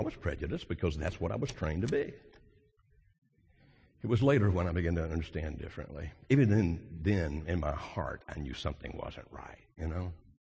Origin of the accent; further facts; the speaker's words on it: Deep South, United States; I grew up in the Deep South. I was born in 1949.